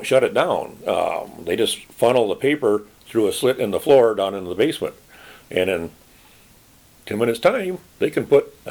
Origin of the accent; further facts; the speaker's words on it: Kalamazoo, Michigan, United States; born there; I was born in Kalamazoo on October 22nd, 1947.